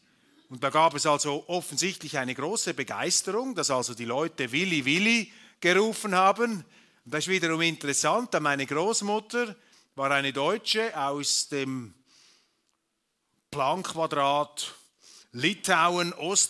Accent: Switzerland; Und ich muss Ihnen einfach Danke sagen, als Schweizer, dass Sie diesen Rudolf von Habsburg hier in seiner ganzen Prachtentfaltung nicht aus dem Weg geräumt haben.

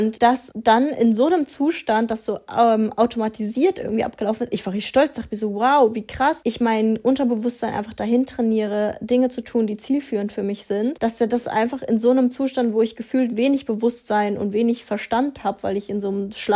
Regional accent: Germany; accent: German

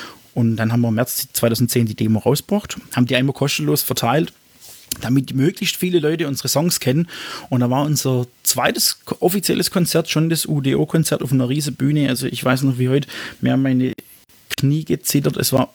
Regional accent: Ochsenburg, Baden-Württemberg, Germany; von dem Ort, wo ich herkomme, aus Ochsenburg.

